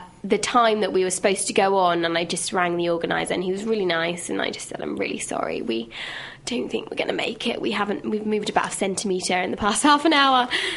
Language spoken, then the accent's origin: English; Reading, South East England, United Kingdom; I'm from Reading, but all the band are based in Southampton.